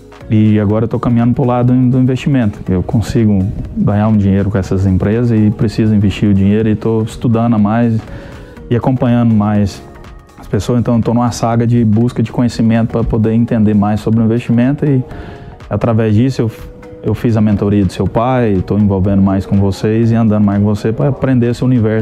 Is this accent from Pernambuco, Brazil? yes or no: no; Itaberaí, Goiás, Brazil; now in United States; Eu sou goiano, eu sou de uma cidade pequena que chama Itaberaí, e moro nos Estados Unidos, tenho 19 anos. Eu falo que eu fui imigrante raiz, porque eu fui pelo México.